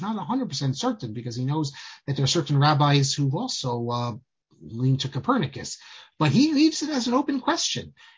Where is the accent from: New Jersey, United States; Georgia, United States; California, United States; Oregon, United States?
New Jersey, United States; So I agree with you that, because I'm from New Jersey, that we usually say Lefrak City.